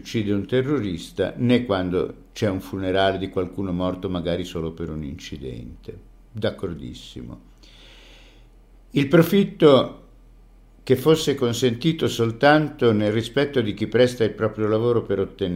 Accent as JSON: {"language": "Italian", "town": "Rome", "region": "Lazio", "country": "Italy", "tie": "born there", "said": "io sono nato a Roma e allora sono di Roma"}